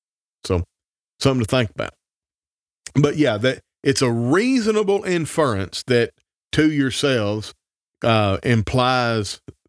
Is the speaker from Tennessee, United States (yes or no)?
yes; Tennessee, United States; I grew up in Northwest Tennessee, and I spent a lot of time with Christians, and I worked in my uncle's sawmill.